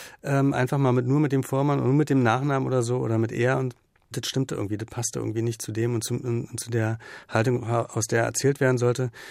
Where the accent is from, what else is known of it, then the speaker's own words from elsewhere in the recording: Berlin, Germany; ich bin in Berlin zur Schule gegangen, ganz normale Schule, 10 Klassenschule